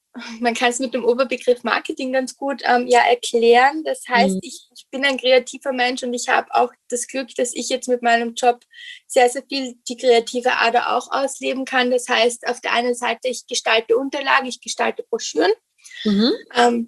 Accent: Vienna, Austria; gebürtige Wienerin. Also meine Großeltern kommen teils aus den Bundesländern von Österreich. Mhm. Aber ich bin wirklich in Wien aufgewachsen.

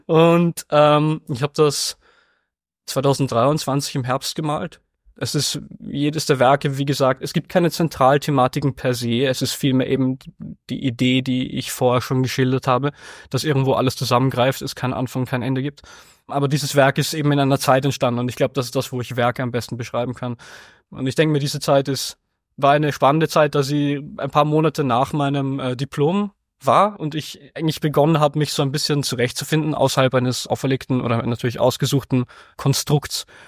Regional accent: Vienna, Austria; born there; Ich wurde 2000 in Wien geboren und ich bin bildender Künstler.

